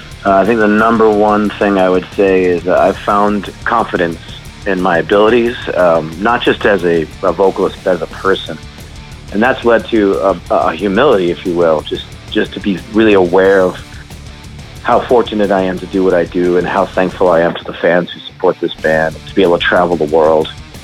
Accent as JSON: {"language": "English", "region": "New England", "country": "United States", "tie": "born or raised there", "said": "just Worcester in general has always been a birthplace of like hardcore and metal for all of us growing up in the New England area."}